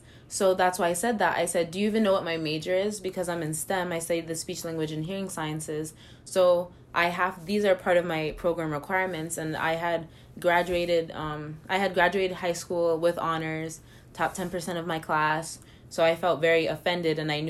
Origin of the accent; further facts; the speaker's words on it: United States; despite the fact that I told her I was from the United States.